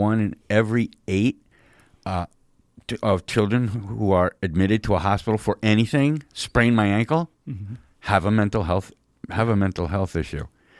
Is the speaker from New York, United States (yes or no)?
yes; Rhinebeck, New York, United States; By the way, full disclosure, I grew up in Rhinebeck and went there myself.